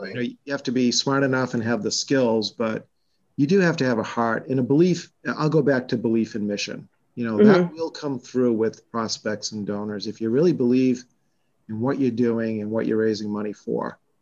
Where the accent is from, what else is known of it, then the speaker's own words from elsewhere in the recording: Massachusetts, United States; accent: Boston; I'm really hacking away with my Boston accent here